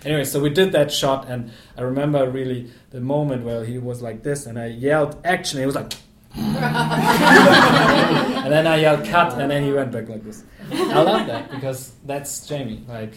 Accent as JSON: {"language": "English", "country": "Germany", "said": "Yeah, I'm from Germany. Okay. I live in Berlin. I'm a German director"}